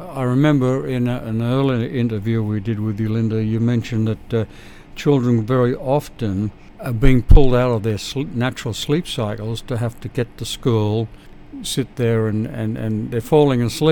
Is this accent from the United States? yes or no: no; Australia; accent: Australian; they can understand your American accent better than my Australian accent